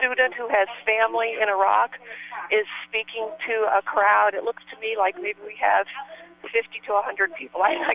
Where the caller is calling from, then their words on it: Champaign, Illinois, United States; I'm calling from Champaign, Urbana, Illinois.